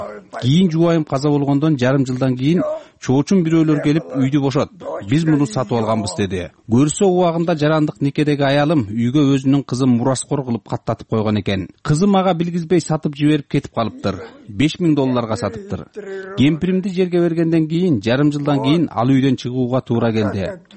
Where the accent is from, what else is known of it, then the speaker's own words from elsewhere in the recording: Karakol, Issyk-Kul Region, Kyrgyzstan; Өмүрүм караколдо өттү. Сиңип калдым бул жерге. Бул мекенимден эч жага кете албайм.